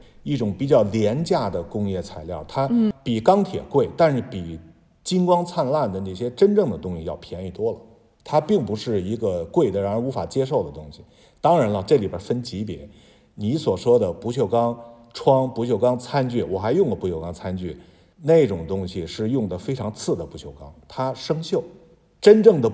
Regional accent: Beijing, China; 后来我们北京人管那些太湖石叫假山石

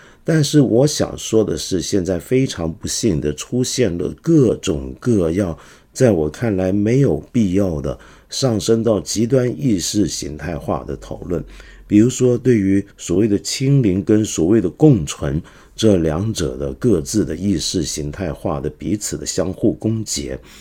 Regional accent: Hong Kong; 那个语言其实我作为一个香港人已经很熟悉

